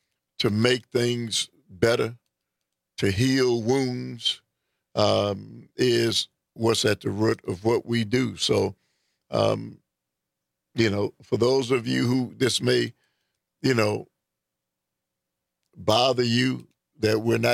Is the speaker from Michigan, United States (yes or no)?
yes; Detroit, Michigan, United States; I'm from Detroit, but you've lived in Milwaukee a long time.